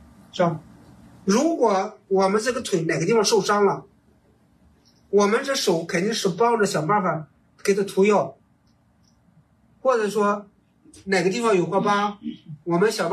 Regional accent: Shandong, China; 我山东人嘛，我们老家呢有时候就说一个人

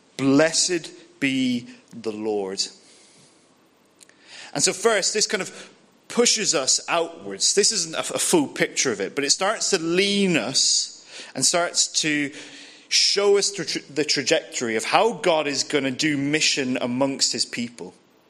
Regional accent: Ireland; Maybe that's just me as an Irishman.

